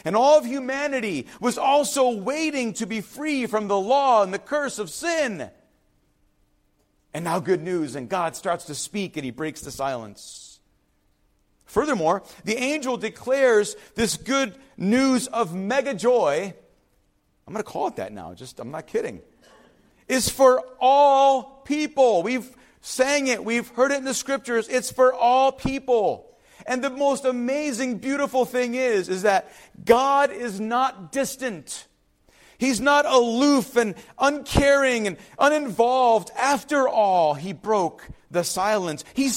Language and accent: English; Cleveland, Ohio, United States; born there; I was born in Deaconess Hospital in Cleveland, Ohio, no longer there, a campus of a larger hospital now.